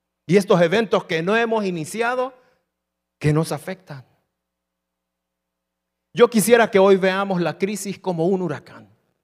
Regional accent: Honduras; nosotros como hondureños, como que ya deberíamos tener algo más de experiencia.

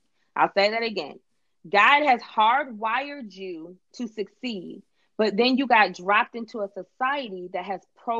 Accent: Buffalo, New York, United States; now in Atlanta, United States; I am originally from Buffalo, New York. I reside in Atlanta, Georgia now.

